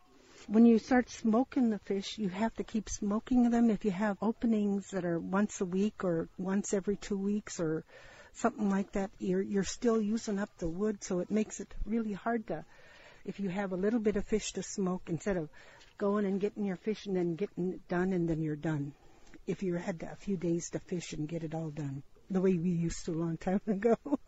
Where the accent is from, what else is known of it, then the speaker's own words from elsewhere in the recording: Aniak, Alaska, United States; I'm here from Aniak, Alaska.